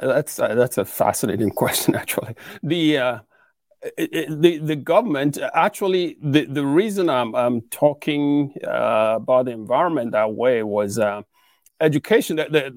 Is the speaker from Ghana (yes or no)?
yes; Ghana; So I grew up in a small dusty village in Ghana, West Africa. And I was one of 14 children born to two illiterate parents who had no formal education.